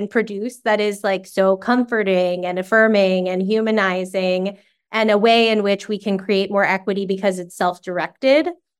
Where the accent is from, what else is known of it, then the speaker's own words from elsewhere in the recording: Long Island, New York, United States; I enjoy gossiping. I'm from Long Island and I'm Jewish. Like, gossiping is part of our identity.